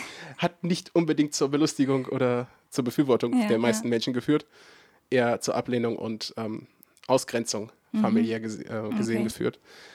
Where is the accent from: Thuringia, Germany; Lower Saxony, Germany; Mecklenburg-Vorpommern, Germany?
Lower Saxony, Germany; Oldenburg; born there; Also ich bin geboren in Oldenburg, 93er Jahrgang, derzeit 26 Jahre alt.